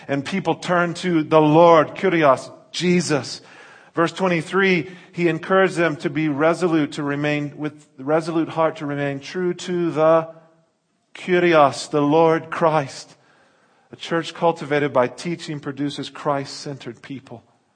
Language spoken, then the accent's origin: English; United States; now in South Africa; Oh, you're not from here. Okay, you know, I'm from the States originally. Oh, but you still got the accent. Yeah, 13 years.